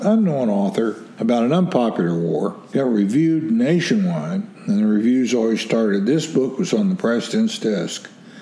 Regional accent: West Virginia, United States; I said, nobody. I'm from West Virginia.

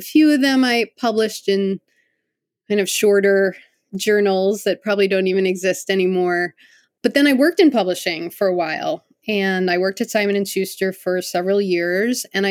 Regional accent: Connecticut, United States; And then I grew up in Connecticut.

